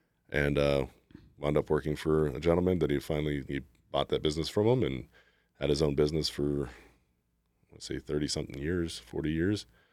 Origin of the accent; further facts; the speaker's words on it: Alaska, United States; I grew up outdoors, you know, fishing, was my biggest thing. I had a river almost across the street from my house